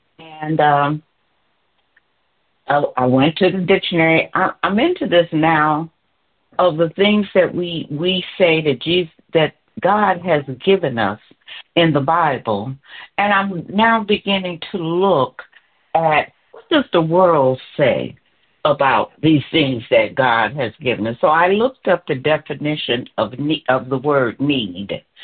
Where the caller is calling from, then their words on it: Bedford Heights, Ohio, United States; I'm calling from Bedford Heights, Ohio.